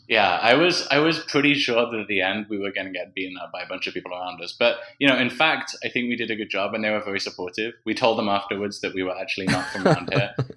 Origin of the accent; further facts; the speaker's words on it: United Kingdom; And he just turns to us, and obviously he doesn't know that we're British.